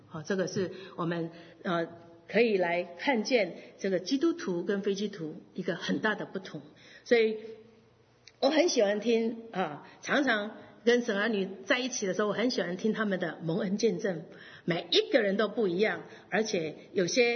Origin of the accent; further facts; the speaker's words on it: Taiwan; 我生在台湾，然后我们的祖先一代一代都是拜拜的